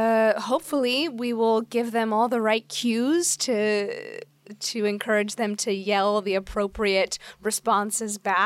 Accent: Plano, Texas, United States; now in Los Angeles, United States; I'm really close to where I grew up. I grew up in Plano, Texas, so my parents love it because they get to come visit and see me in shows.

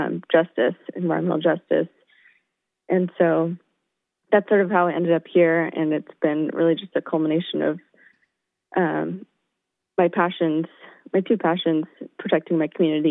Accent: San Rafael, California, United States; I grew up in the Bay Area. So I grew up San Rafael, just north of San Francisco.

